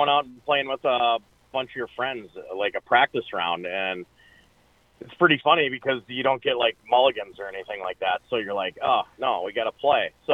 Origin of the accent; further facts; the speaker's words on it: Minnesota, United States; Great company, great Minnesota company. I'm a Minnesotan